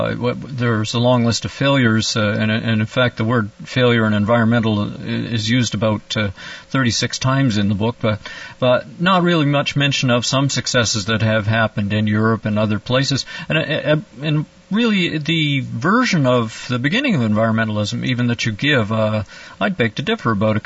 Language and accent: English; Canada; Well, you know, as a, I'm a Canadian, and I wonder who the audience for this book is.